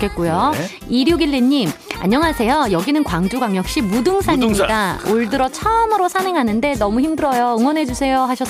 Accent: Jecheon, North Chungcheong, South Korea; 제천이신가요? 저도 제천입니다.

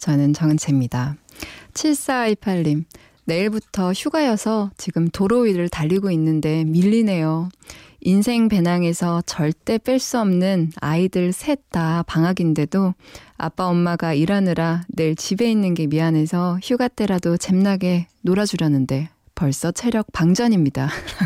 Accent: Busan, South Korea; now in Seoul, South Korea; 저의 고향으로 다녀오셨군요.

